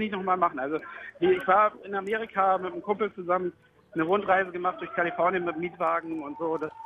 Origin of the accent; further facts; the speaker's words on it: Bad Segeberg, Schleswig-Holstein, Germany; Aus Bad Segeberg komme ich.